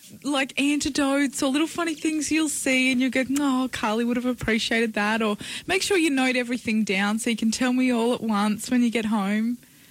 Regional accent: Port Macquarie, New South Wales, Australia; And I grew up in Port Macquarie with a huge pelican population.

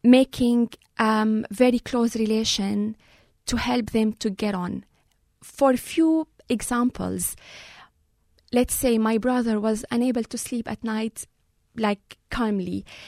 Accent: Syria; now in Ireland; The war broke out when I was in Syria in 2011. So I witnessed around 4 months of the conflict in my hometown. And I was lucky, actually, because I arrived to Ireland by plane

